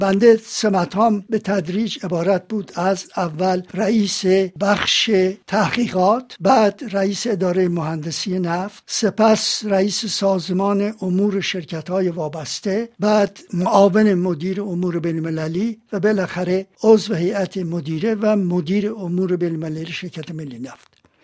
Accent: Tehran, Tehran Province, Iran; born there; بنده در یک فامیل طبقه متوسط در تهران به دنیا آمدم. پدر من کارمند دولت بود

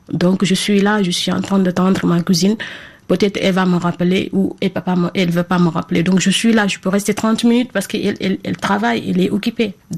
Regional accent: Casamance, Senegal; moi, j'habite en Casamance. Je suis originelle. Je suis sénégalaise, mais je suis originelle de Casamance. Donc, à l'époque, il y avait l'école dans mon village.

